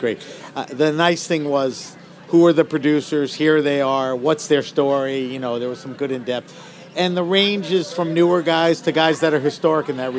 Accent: New York, United States; So we're in Charleston. I'm from New York.

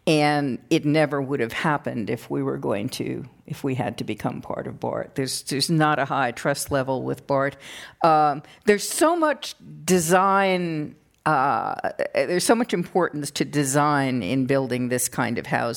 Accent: East Coast, United States; And I grew up in the East Coast, where you would see the burned out Bronx over time

